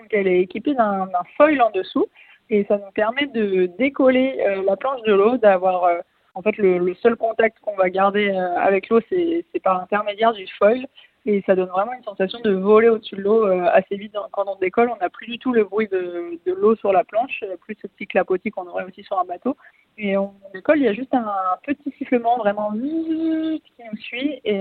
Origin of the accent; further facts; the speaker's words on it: Les Sables-d'Olonne, Pays de la Loire, France; Eh ben moi j'ai grandi au Sables d'Olonne, donc dans une petite ville qui est quand même très orientée vers la mer.